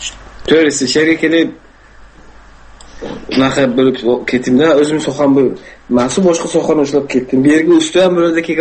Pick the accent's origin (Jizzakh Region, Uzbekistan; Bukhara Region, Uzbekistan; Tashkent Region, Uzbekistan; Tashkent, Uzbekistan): Bukhara Region, Uzbekistan; Bukhara; now in United States; Yo'q, Buxorodanman aka.